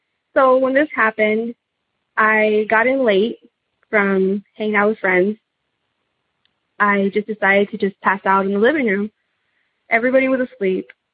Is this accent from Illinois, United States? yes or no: no; Texas, United States; So I'm from South Texas, and I'm going to try to keep this a little short, you know, and sweet.